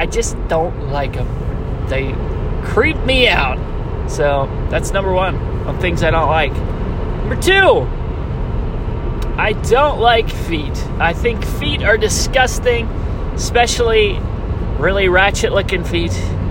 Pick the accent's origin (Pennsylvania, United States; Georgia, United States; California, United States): Pennsylvania, United States; Lancaster; now in Glen Rock, United States; I'm from Lancaster, PA. My hometown's a great town. I'd live there again if I could. And someday I want to.